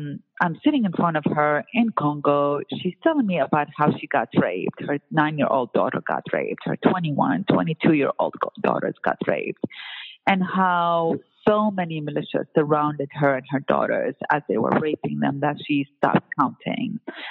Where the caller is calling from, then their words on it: New York, United States; New York.